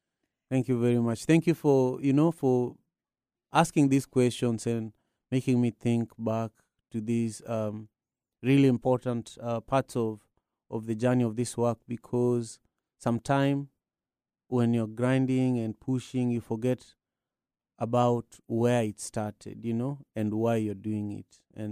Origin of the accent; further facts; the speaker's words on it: Kenya; was able to travel back to Kenya. Very challenging, just traveling from the capital city back to my hometown.